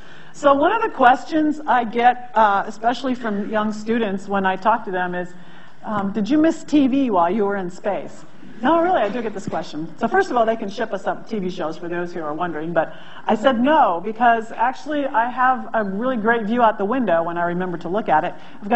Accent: United States; I'm going to use imperial units, I apologize, I'm American

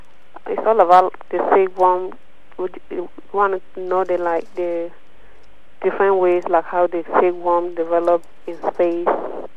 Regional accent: Los Angeles, California, United States; I'm from Los Angeles.

